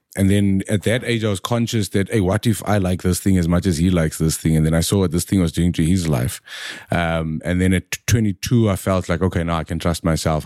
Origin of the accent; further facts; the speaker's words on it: South Africa; Charlize Theron, take notes. I am more South African than anybody.